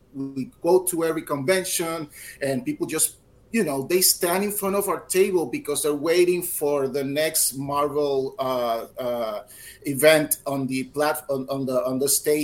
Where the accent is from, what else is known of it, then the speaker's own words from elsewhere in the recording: Puerto Rico; I'm from Puerto Rico